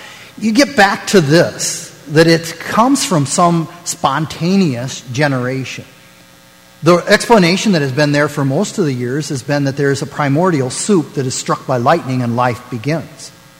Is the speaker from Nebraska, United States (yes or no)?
yes; Nebraska, United States; he was from Nebraska. I'm from Nebraska.